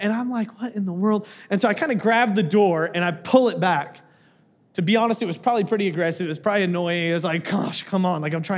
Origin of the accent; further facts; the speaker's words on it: Wichita, Kansas, United States; Because, you know, I'm from Wichita, Kansas. Go Chiefs.